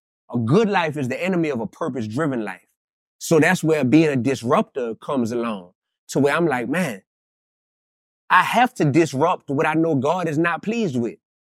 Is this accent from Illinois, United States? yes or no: no; New Orleans, Louisiana, United States; I'm from New Orleans, to where the number one stunner is from New Orleans.